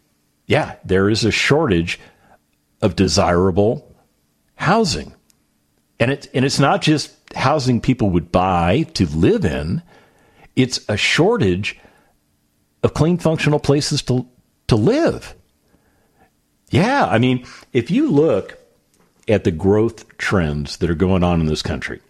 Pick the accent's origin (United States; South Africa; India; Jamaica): United States; I mean, I'm an American.